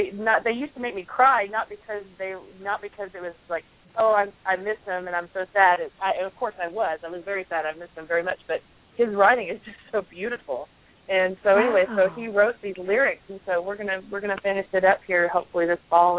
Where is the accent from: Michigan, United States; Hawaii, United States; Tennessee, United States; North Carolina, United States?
Tennessee, United States; I'm from Tennessee. I'm a country girl